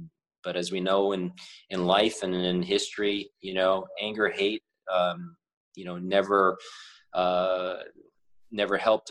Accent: United States; obviously I'm American, obviously I'm Asian American

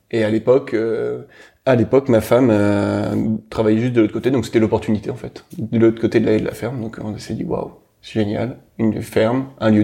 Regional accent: Hauts-de-France, France; also born or lived in Normandy; Moi je suis flamand d'origine, donc à côté de Lille, au pied des monts des Flandres en France. Et j'ai vécu une partie de ma vie en Normandie. Et puis petit à petit, je migre au sud. Donc maintenant, me voilà arrivé en Anjou, à Beaujon-d'Anjou.

